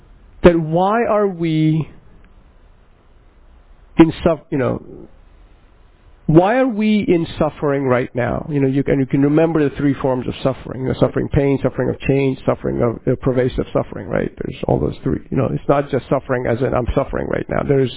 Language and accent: English; India; I grew up in India, so I didn't grow up, although I should amend that. But I spent my entire schooling in a Jesuit school with French and Belgian priests.